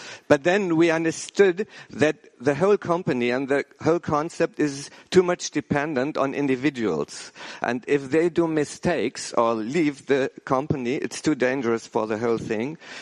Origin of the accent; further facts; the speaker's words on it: Germany; English is a second language; I'm not familiar in giving lectures or even keynotes in English because I'm from Germany and not so much traveling.